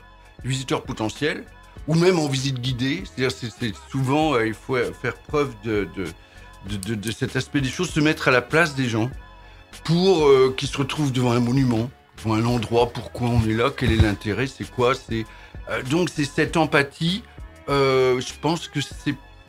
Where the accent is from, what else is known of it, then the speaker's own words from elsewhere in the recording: Hauts-de-France, France; now in Évreux, France; Moi, je viens du Nord.